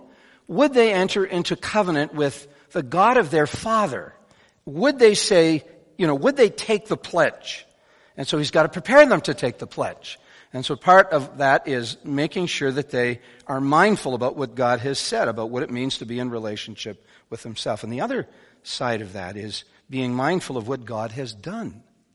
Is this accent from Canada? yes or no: yes; Winnipeg, Manitoba, Canada; I grew up in Winnipeg in the 60s.